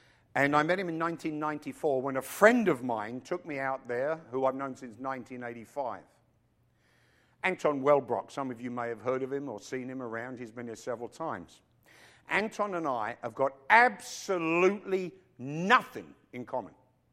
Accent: England, United Kingdom; I'm an Englishman.

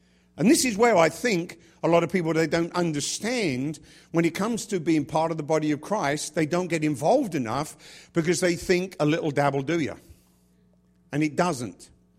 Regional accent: England, United Kingdom; now in United States; I came from a pretty good nation. And as an Englishman, I consider it a privilege to be an American.

